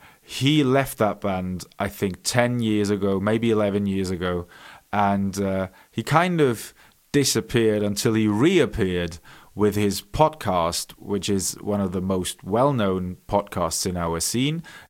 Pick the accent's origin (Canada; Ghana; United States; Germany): Germany; English is a second language; now in Munich, Germany; I am based in Munich, Germany. I am half Welsh and half Bavarian. That is where the funny accent comes from, in case you're wondering.